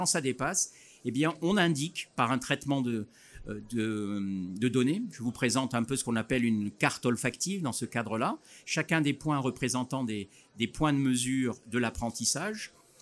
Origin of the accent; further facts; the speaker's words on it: Toulouse, Occitanie, France; Voilà, puisque nous sommes de Toulouse.